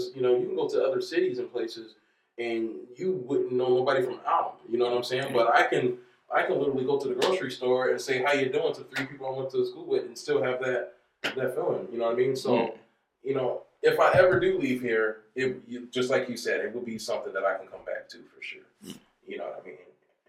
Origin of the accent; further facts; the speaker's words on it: Chicago, Illinois, United States; I mean, I'm from Chicago, it's not that big of a deal to me